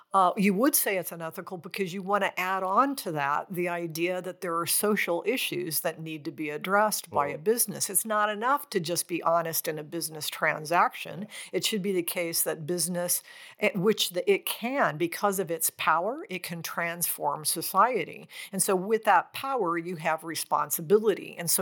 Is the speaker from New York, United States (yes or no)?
no; Nebraska, United States; I come from Nebraska, the middle of the United States, and many of the business leaders there are what we would call libertarians. And so agriculture is where we come from, farming, et cetera.